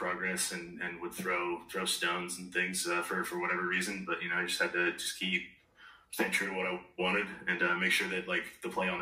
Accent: Park City, Utah, United States; So where I grew up in Park City, Utah, and so we didn't actually have traditional Little League because it was like a relatively small town.

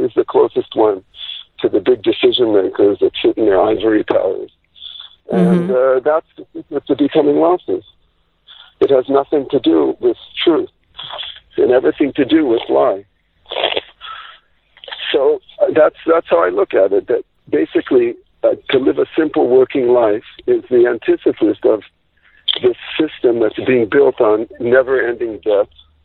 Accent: United States; I mean, I was born in America in the middle of a suburban area. I grew up as a sports, how do you say, a jock

